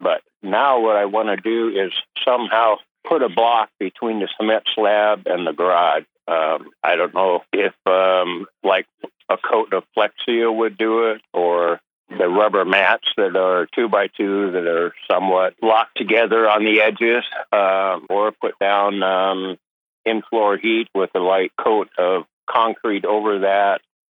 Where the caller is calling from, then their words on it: Alaska, United States; And I'm calling from Alaska, so we do have our share of cold weather.